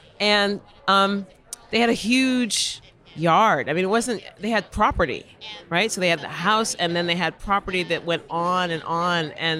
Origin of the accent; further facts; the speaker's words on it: Cleveland, Ohio, United States; I mean, I grew up in Cleveland, Ohio, and my godparents lived in Chesterland, Ohio.